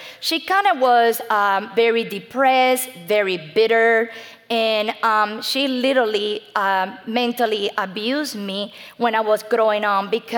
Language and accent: English; Isabela de Sagua, Cuba; English is a second language; now in United States; I was born in Cuba. I was born in Cuba in a little town called Isabela de Sagua. In that little town, everybody knows everybody, okay?